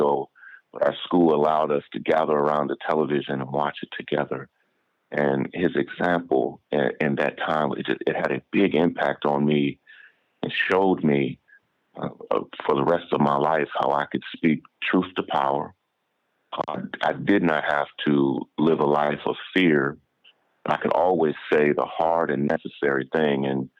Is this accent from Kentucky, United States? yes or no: yes; Kentucky, United States; And I remember I grew up in Central Kentucky.